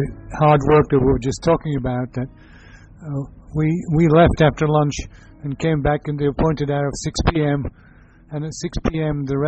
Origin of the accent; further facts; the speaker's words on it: Madrid, Community of Madrid, Spain; I'm from Madrid.